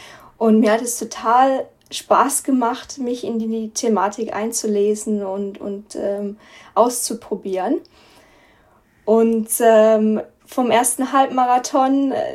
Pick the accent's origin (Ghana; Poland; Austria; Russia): Austria; also born or lived in Switzerland / Belgium; now in Germany; Ich habe in München studiert und natürlich dann dort auch gearbeitet. Bin aber aufgewachsen in Österreich, in der Schweiz, in Belgien, war auch in den USA für ein Jahr für mein Studium als Austausch, war auch in Australien unterwegs